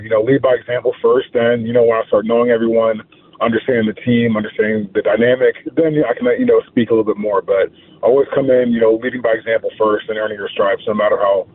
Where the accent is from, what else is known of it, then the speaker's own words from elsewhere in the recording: Coppell, Texas, United States; just growing up in Coppell and then having a career where I haven't played in Dallas since high school